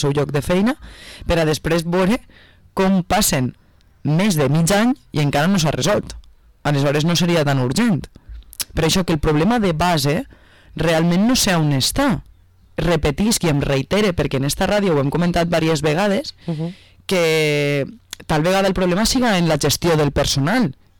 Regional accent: Vila-real, Valencian Community, Spain; perquè és d'on soc ciutadana i a més estic ara posada en política, doncs és Vila-real

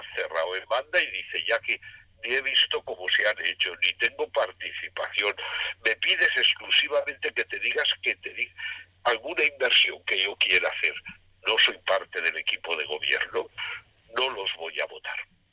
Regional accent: Benicàssim, Valencian Community, Spain; A mí me da vergüenza que todo esto esté pasando en mi pueblo

